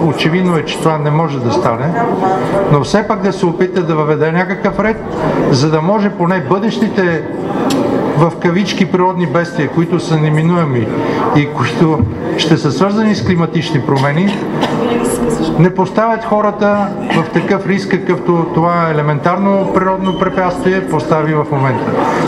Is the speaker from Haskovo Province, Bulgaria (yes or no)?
yes; Haskovo Province, Bulgaria; Аз идвам от Хасковския район и там хората и кметовете на малките общини